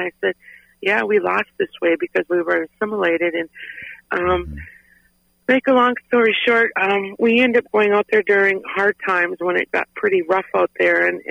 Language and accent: English; Leech Lake, Minnesota, United States; So, well, I'm from Leech Lake. I'm almost 55. No, I'm 52. And I am a mother of five, and I live on Leech Lake here in northern Minnesota.